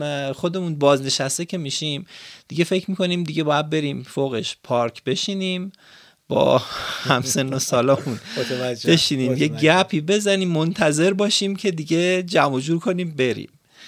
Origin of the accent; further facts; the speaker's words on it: Iran; همین الان که 10% ما به عنوان یک ایرانی